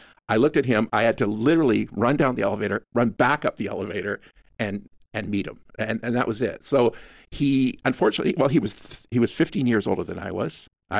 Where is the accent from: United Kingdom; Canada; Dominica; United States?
Canada; Hamilton, Ontario; Growing up on Hamilton Mountain, you know, I wanted to get out. I wanted to get away. I wanted to go to college.